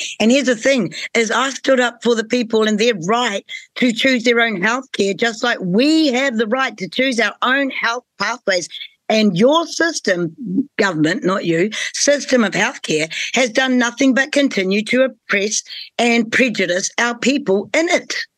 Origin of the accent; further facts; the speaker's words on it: Christchurch, Canterbury, New Zealand; I grew up in Christchurch. I grew up in the heart of white privilege.